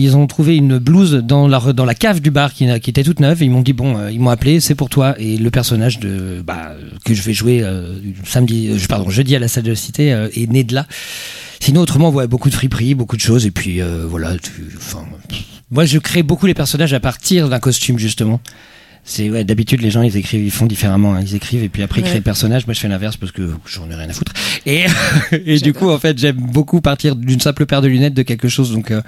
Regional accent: Rennes, Brittany, France; On est Rennais, et puis on est sympa.

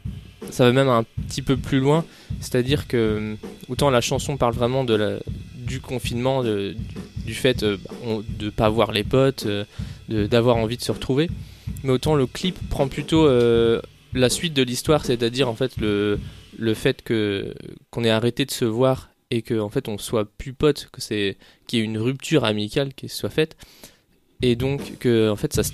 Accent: Locmalo, Brittany, France; Moi, j'ai toujours pratiquement toujours habité à Locmalo. C'est un petit bled près de Pontivy.

